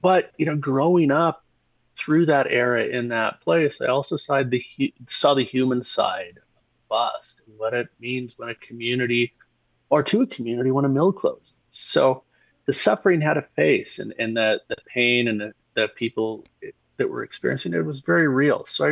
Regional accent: Pacific Northwest, United States; Yeah, for me, I grew up in the Pacific Northwest during the timber boom and then the timber bust.

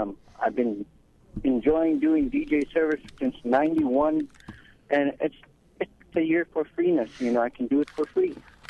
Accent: Bethel, United States; Happy people in beautiful downtown Bethel. This is my hometown. I'm born and raised here.

